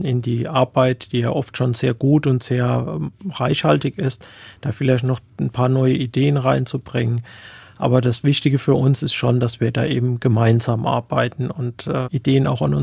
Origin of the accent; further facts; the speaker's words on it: Speyer, Rhineland-Palatinate, Germany; Ja, ich komme ursprünglich aus Speyer am Rhein, wie man auch an meinem Slang etwas hören kann. Ich habe in Freiburg im Breisgau Geschichte studiert, Politik und Soziologie ein wenig.